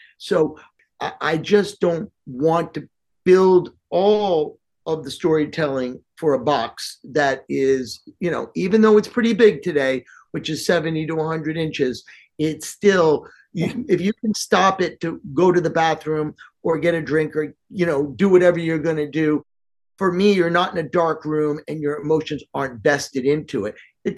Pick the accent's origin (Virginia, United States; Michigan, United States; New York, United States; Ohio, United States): New York, United States; New York City; So I'm a native New Yorker. I grew up in Manhattan, been coming out here my whole life.